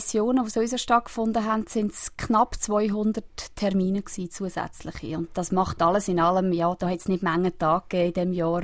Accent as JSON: {"language": "German", "region": "Aargau", "country": "Switzerland", "said": "Ich bin nach wie vor mit Freude Botschafterin von diesem Kanton und bin eine stolze Aargauerin."}